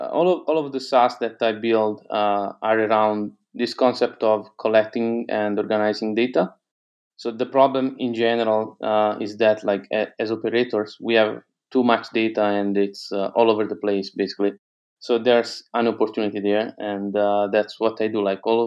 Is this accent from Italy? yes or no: yes; Apulia, Italy; English is a second language; I'm from southern Italy. So if you know, Italy is like a boot, right? I'm from the hill of the boot. The region is called Puglia. It's beautiful, and especially this time of the year. But I'm from the like a small hamlet here in southern Italy, around Bari